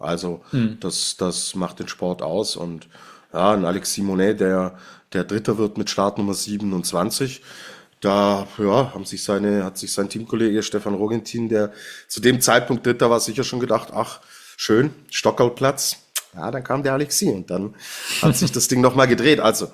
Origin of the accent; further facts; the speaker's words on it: Switzerland; als Schweizer Skifan freue ich mich natürlich